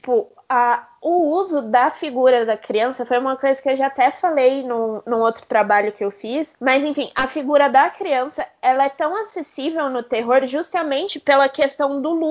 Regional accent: São Paulo, Brazil; eu como paulista

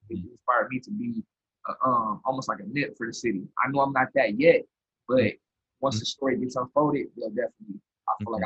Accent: Rialto, California, United States; I'm from Rialto, California, which is right next door to San Bernardino in the middle of Fontana.

